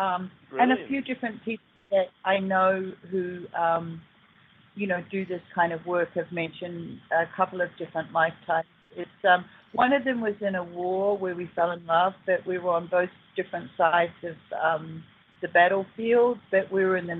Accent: New Zealand; born there; Well, I was born in New Zealand

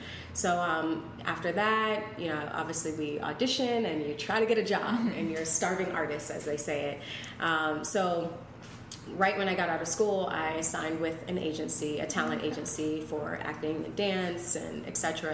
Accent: Maryland, United States; also born or lived in Washington, United States; now in New York, United States; So I grew up in the Washington, D.C. area, Maryland area, around there.

